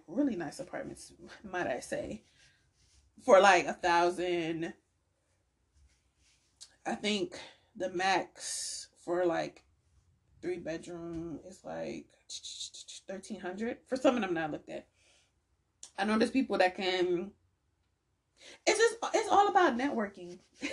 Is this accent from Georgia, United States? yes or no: yes; Milledgeville, Georgia, United States; I grew up in Milledgeville, Georgia.